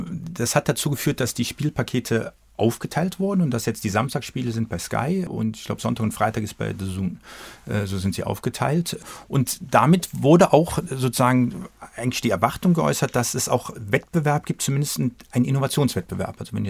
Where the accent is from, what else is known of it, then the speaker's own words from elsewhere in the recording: Cologne, North Rhine-Westphalia, Germany; Ja, als Kölner natürlich Köln.